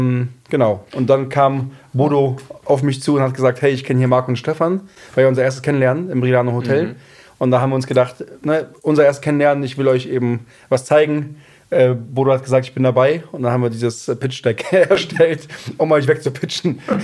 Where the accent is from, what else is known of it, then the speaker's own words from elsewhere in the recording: Berlin, Germany; Ne, weil wir haben in Berlin gewohnt, wohnen immer noch in Berlin.